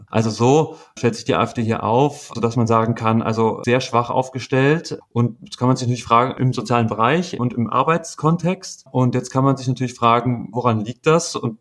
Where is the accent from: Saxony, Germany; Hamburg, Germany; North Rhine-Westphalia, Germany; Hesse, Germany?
Saxony, Germany; Riesa; der letzte Wahlparteitag in meiner Heimatstadt Riesa